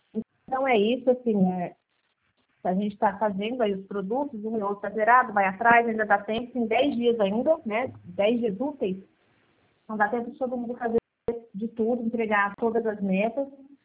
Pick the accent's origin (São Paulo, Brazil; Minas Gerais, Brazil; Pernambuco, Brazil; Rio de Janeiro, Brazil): São Paulo, Brazil; Araçatuba; Eu sou de Araçatuba.